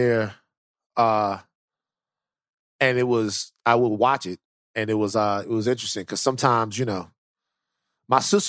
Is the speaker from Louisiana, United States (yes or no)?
yes; Baton Rouge, Louisiana, United States; Mohair is a salon that existed in the area that I grew up in Baton Rouge.